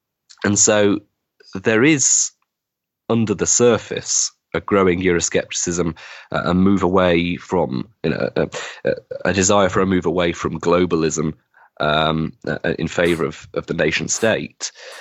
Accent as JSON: {"language": "English", "town": "Wigan", "region": "North West England", "country": "United Kingdom", "tie": "born or raised there", "said": "which is the equivalent of the population of my hometown of Wigan every single year."}